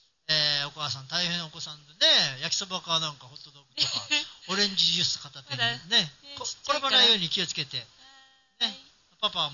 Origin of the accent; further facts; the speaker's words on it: Mie, Japan; そう、三重県の伊勢志摩の出身なんですけど